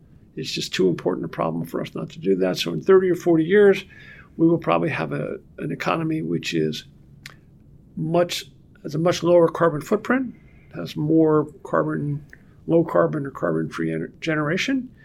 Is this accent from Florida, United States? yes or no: no; York, Pennsylvania, United States; So I grew up in York, Pennsylvania, 10 miles south of Three Mile Island.